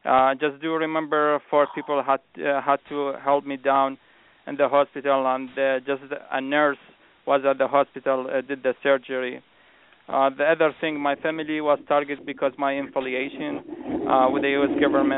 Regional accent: Iraq; now in United States; I was born and raised in Iraq, and I always had a dream to join the military.

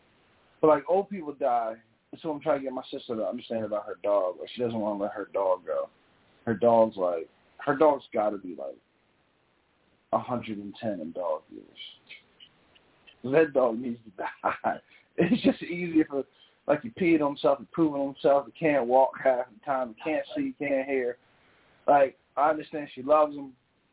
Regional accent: New Jersey, United States; growing up in New Jersey, I saw a lot of Spanish people.

